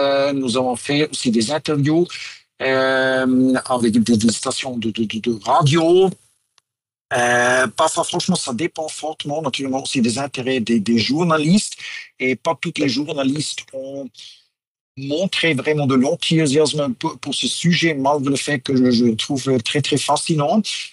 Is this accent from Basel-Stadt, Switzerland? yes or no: yes; Basel, Basel-Stadt, Switzerland; Moi, je suis suisse-allemand de Bâle.